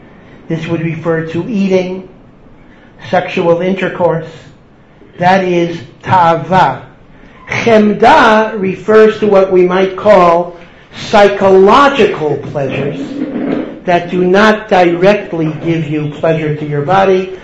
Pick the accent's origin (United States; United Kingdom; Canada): United States; Washington, District of Columbia; They used to say in Washington, I'm from Washington, a very political town